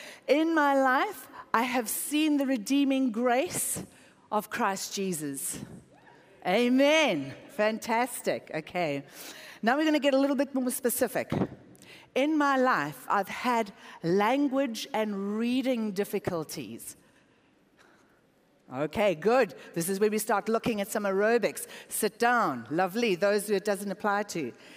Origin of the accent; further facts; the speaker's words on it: South Africa; moved away; So I'm from South Africa. We immigrated here 8 years ago after receiving a very clear word from God to leave our home and our father's hous